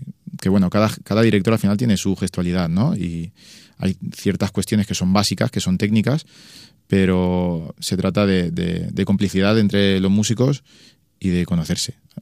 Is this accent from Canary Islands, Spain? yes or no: no; Ibi, Valencian Community, Spain; soy de IBI y en IBI creo que todos nos reinventamos